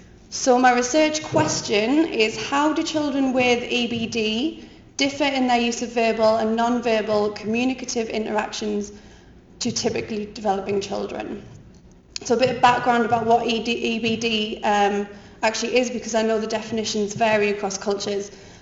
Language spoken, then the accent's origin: English; North East England, United Kingdom; accent: Geordie; I hope you can all understand my accent. I keep trying to adopt a weird American accent when I'm talking to you all, so I kind of verge into this weird Geordie American thing.